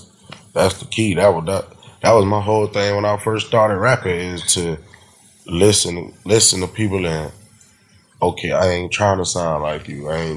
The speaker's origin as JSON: {"language": "English", "town": "Port Salerno", "region": "Florida", "country": "United States", "said": "Yeah, I'm from Port Salerno."}